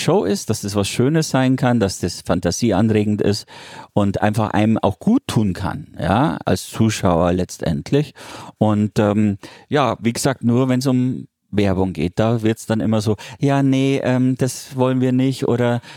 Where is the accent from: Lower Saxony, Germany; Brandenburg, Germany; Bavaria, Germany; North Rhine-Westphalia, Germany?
Bavaria, Germany; Munich; hier in München, in meiner Heimatstadt sozusagen.